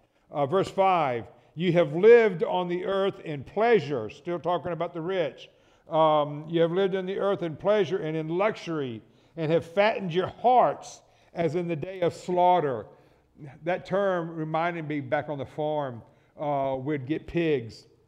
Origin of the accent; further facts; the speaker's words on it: Florida, United States; Growing up in Florida, Northwest Florida, there wasn't a lot of fields. It was all woods.